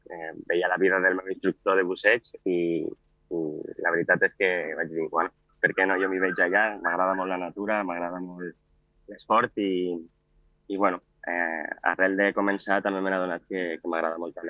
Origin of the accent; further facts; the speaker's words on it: Andorra; vaig néixer a Andorra, he crescut allà tota la vida i bueno, fa una cosa de 3 anys, doncs, tenia una feina fixa en una empresa allà a Andorra